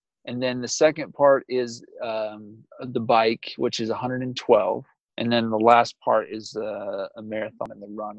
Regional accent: Provo, Utah, United States; now in Vernal, United States; I live on the eastern side of Utah, northeastern Vernal right now. I grew up in Wasatch, on the Wasatch Front, Provo.

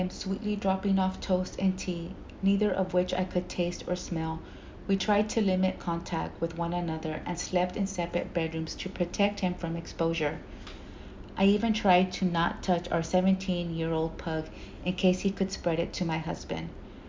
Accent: the South, United States; Somehow, maybe because I'm from the South, I became obsessed with taking a trip to Charleston, South Carolina.

